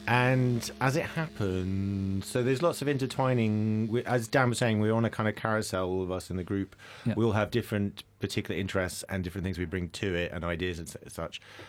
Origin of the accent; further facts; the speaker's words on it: England, United Kingdom; Englishness, English humour, which this gets, perhaps we pass on it into in a certain sense because we are English.